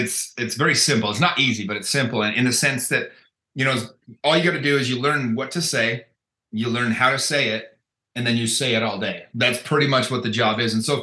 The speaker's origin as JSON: {"language": "English", "region": "Utah", "country": "United States", "tie": "born or raised there", "also_born_or_lived": "Mexico / California", "said": "So I'm from Utah. Grew up here and lived here most of my life. I went when I was 19 years old. I went and lived in Mexico for 2 years."}